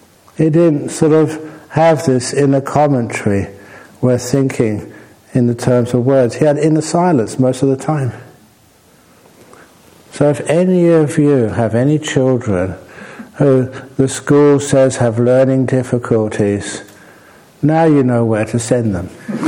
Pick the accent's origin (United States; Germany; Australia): Australia; I'm an Australian